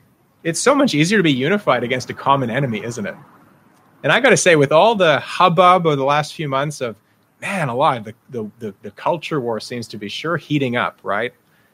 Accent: Canada

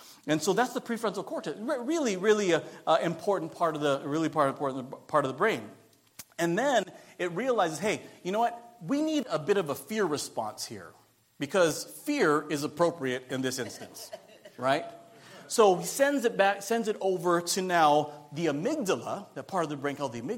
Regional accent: Philippines; I'm Filipino, and I'm very proud of my culture

